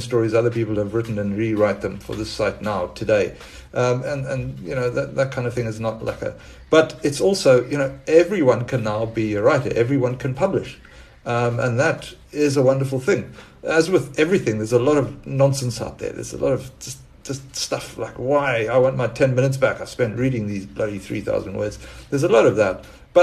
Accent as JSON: {"language": "English", "town": "East London", "region": "Eastern Cape", "country": "South Africa", "said": "I'm from East London, South Africa, where there still is, as far as I know, just the one newspaper"}